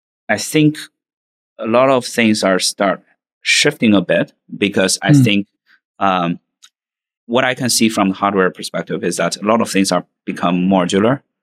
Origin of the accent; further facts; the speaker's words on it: Xi'an, Shaanxi, China; English is a second language; I grew up in Xi'an, where the Terracotta Warrior is.